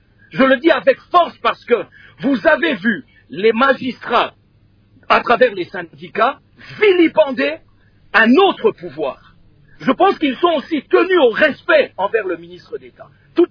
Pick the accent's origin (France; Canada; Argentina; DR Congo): DR Congo; Kinshasa; Quand j'étais jeune, ici à Kinshasa